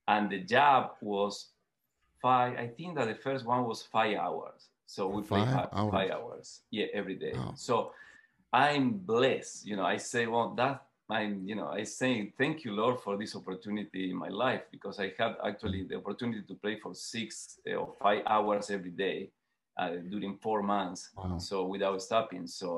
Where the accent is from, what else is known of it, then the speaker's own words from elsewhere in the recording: Buenos Aires, Argentina; English is a second language; now in United States; Yes, well, I'm from Argentina, from Buenos Aires, actually, from the capital. And I came to the United States in 2000, end of 1999. And I grew up in a family of musicians.